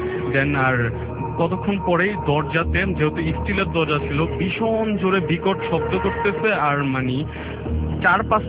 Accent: Comilla, Chittagong Division, Bangladesh; আমার গ্রামের বাড়ি কুমিল্লায়

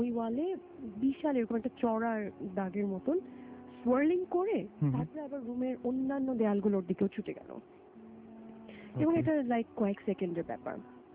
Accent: Dhaka, Dhaka Division, Bangladesh; যেই বাসায় আমি জন্ম বেড়ে উঠেছি এবং এসে ওই বাড়িতেই আমি রুমে আর থাকতে পারি না, এত পরিচিত, এবং এই রুমের বাইরে বা এই বাড়ির বাইরে আমি চিন্তাই করতে পারি না ঢাকায় কোথাও থাকা।

